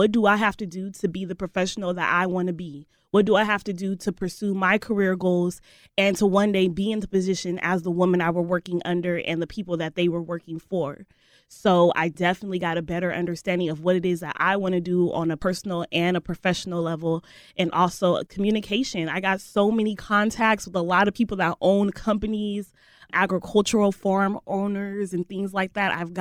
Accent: Perris, California, United States; I'm not from here. I'm from Riverside County, Paris, California, so a small rural area.

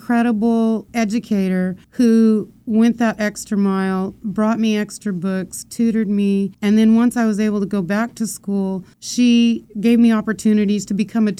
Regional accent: Layton, California, United States; I grew up in Layton, which is not far from Hanford.

